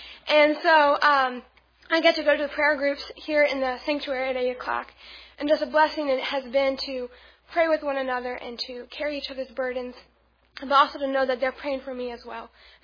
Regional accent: Beckley, West Virginia, United States; from Beckley, West Virginia.

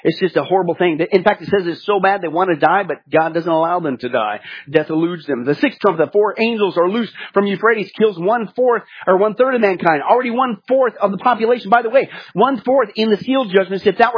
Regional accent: Kansas, United States; also born or lived in Nebraska, United States; because I grew up in Kansas and Nebraska, Tornado Alley, dealt with tornadoes a lot

